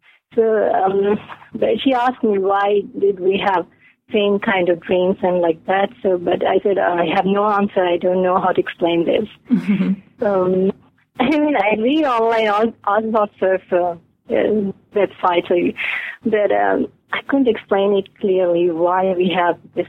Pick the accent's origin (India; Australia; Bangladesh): India; moved away as an adult; now in United States; I was originally from India, and my parents, along with my younger sister, still live there. And I moved to the United States after my marriage.